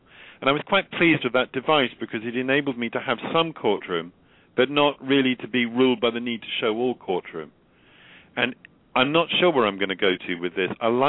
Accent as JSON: {"language": "English", "town": "Oxford", "region": "South East England", "country": "United Kingdom", "tie": "born or raised there", "said": "I mean, I grew up in Oxford, and I went to Oxford, to the university there, and so I know all the streets"}